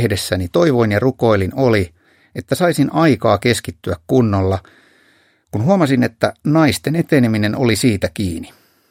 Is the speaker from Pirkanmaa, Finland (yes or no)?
no; Kajaani, Kainuu, Finland; also born or lived in Piikkiö; Lapsuus ja nuoruus Kajaanissa ja Piikkiössä. … Synnyin Kajaanissa 1965.